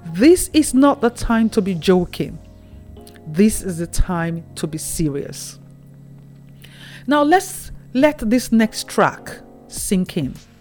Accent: Nigeria; I grew up in Nigeria and I have family still living in Nigeria.

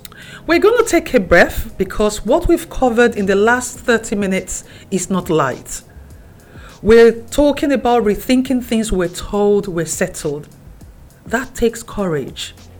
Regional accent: Nigeria; born there; I was born in Nigeria. I was raised in a home where Christianity and African cultural traditions sat at the same table. They were not in conflict in my household. They were layered.

